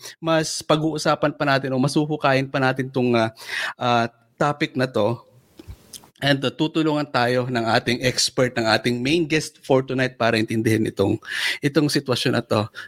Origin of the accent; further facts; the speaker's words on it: Ilocos Region, Philippines; now in Canada; Tubong Pangasinan kaming dalawa at napunta kami sa Canada.